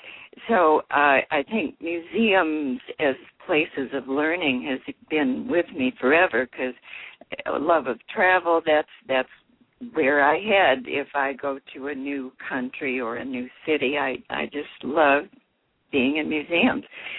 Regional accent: Chicago, Illinois, United States; I grew up in Chicago, and my parents were museum goers because Chicago, of course, is quite a museum town.

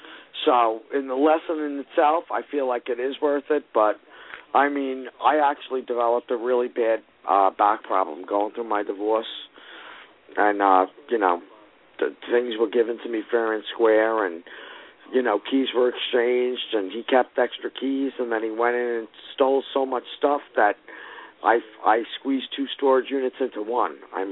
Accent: Long Island, New York, United States; I'm from Long Island, New York, near the water, near the Atlantic Ocean.

